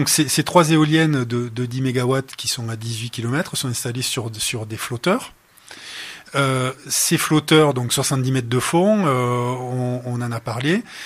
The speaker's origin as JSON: {"language": "French", "region": "Occitanie", "country": "France", "said": "Il y a 10 ans, j'ai posé mes valises à Port-la-Nouvelle, donc vous l'entendez à mon accent, je suis pas tout à fait étranger à la région, après avoir bourlinguer un petit peu ailleurs."}